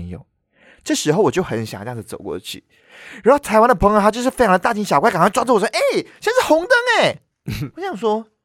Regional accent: Malaysia; 台湾人会觉得我们马来西亚人很奇怪的一点

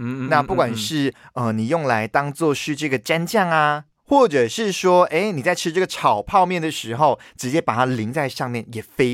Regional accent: Perak, Malaysia; 那反正呢因为我是霹雳人嘛，嗯，所以其实我小时候呢对这款辣椒酱是非常熟悉的。

